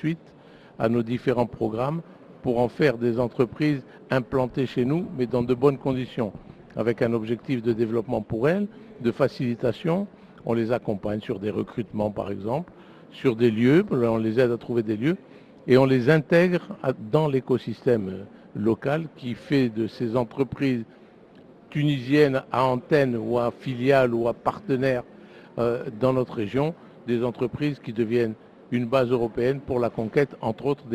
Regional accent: Nice, Provence-Alpes-Côte d'Azur, France; je suis niçois et ça devrait être plus souvent

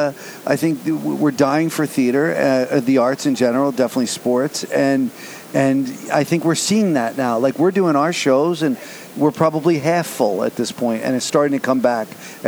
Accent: New Jersey, United States; I'm a huge Steeler fan. For my whole life, even though I grew up in New Jersey.

